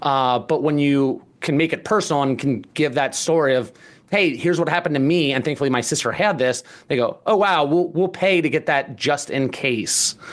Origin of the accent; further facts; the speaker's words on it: Cincinnati, Ohio, United States; I'm originally from Cincinnati, Ohio.